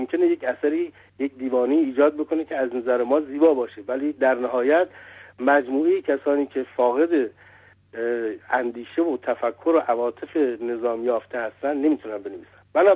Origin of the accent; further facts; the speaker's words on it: Iran; همه ما ایرانی هستیم